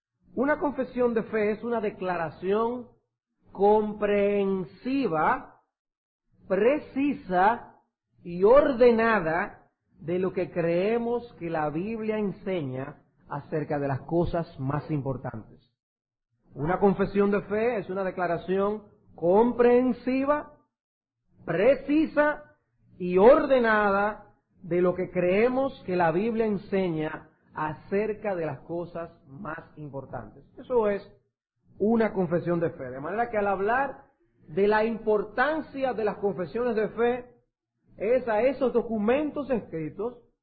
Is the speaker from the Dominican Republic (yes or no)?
yes; Dominican Republic; la realidad es que como dominicanos arrastramos un sinnúmero de cualidades y de idiosincrasias